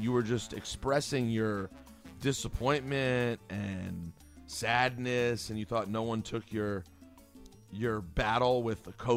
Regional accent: New York, United States; I grew up on Long Island, and apple and pumpkin picking were always a thing.

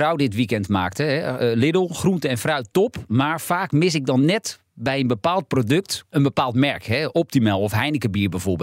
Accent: Heiloo, North Holland, Netherlands; Ik kom zelf uit Heilo.

